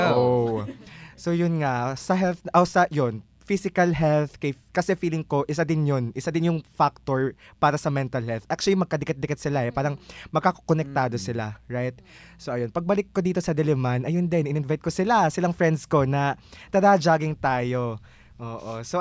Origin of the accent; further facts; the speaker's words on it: Tacloban, Eastern Visayas, Philippines; kasi umuwi ako sa Tacloban at doon talaga ako nag-recover ng todo-todo